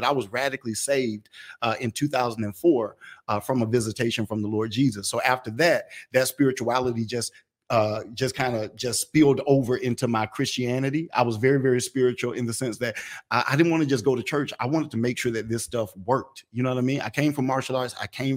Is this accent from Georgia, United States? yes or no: yes; Atlanta, Georgia, United States; A lot of people don't know I was born and raised in Atlanta, so that means a lot.